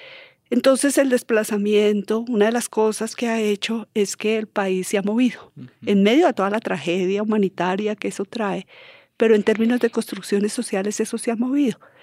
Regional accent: Bogotá, Colombia; en Bogotá, yo soy bogotana, nací en Bogotá, de padres bogotanos. Entonces, en Bogotá, en mi infancia, no había personas afro, por lo menos en el espacio donde yo me movía.

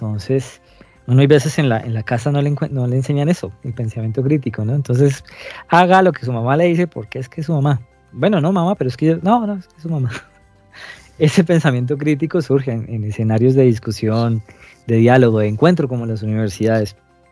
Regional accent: Colombia; Pues un poco lo que tenemos que hacer ya como sociedad, como colombianos

